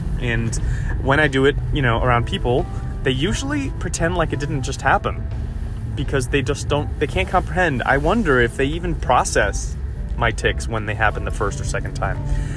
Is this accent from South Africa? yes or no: no; Puerto Rico; when I was growing up in Puerto Rico